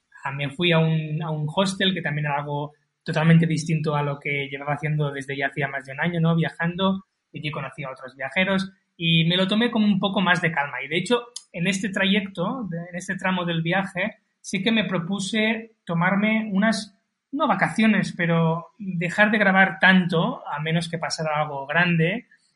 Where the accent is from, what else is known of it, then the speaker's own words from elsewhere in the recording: Spain; moved away; mi familia y mis grandes amigos que estaban en España y en mi pueblo natal